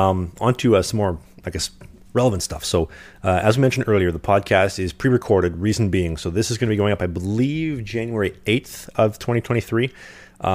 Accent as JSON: {"language": "English", "town": "Winnipeg", "region": "Manitoba", "country": "Canada", "said": "he's from Winnipeg. I'm from Winnipeg."}